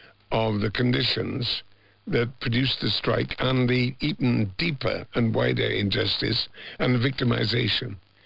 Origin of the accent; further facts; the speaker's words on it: Tredegar, Wales, United Kingdom; I grew up in Tredegar, in what was then industrial South Wales, and it was a coal mining town and a steel town.